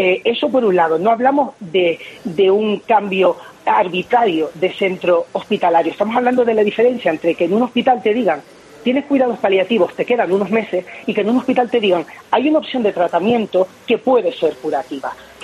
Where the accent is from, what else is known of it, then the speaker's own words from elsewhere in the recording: Las Palmas de Gran Canaria, Canary Islands, Spain; nosotros somos de Las Palmas de Gran Canaria, de la capital.